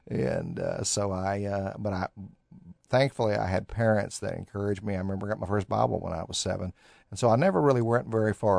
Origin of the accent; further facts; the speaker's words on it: Texas, United States; also born or lived in Georgia; And my dad was in the Air Force, and I was born in Georgia. But they're raised here, and I was raised here in Texas and had great godly parents